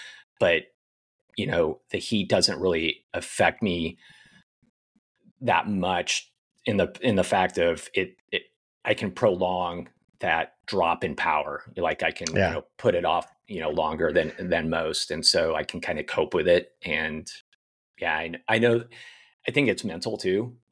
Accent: Kansas City, Missouri, United States; growing up in Kansas City and racing across Kansas and Missouri and Oklahoma, I mean, I was used to it.

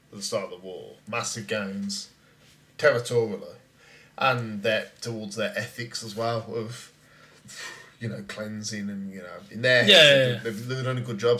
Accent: United Kingdom; Well, we are British. We get bad rep.

